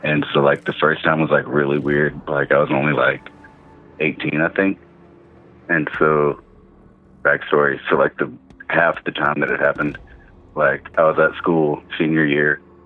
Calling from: Colorado, United States; Calling from Colorado.

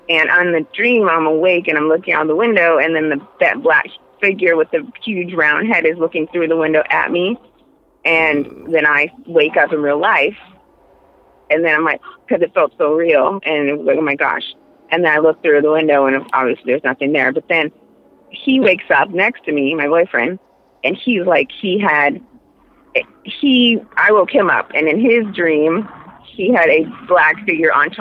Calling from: Santa Barbara, California, United States; I'm from Santa Barbara.

